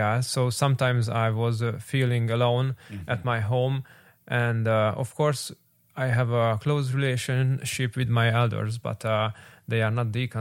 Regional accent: Hungary; from Hungary.

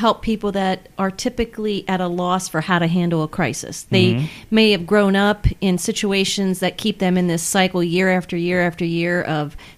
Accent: Waynesboro, Pennsylvania, United States; No, I'm actually from Waynesboro.

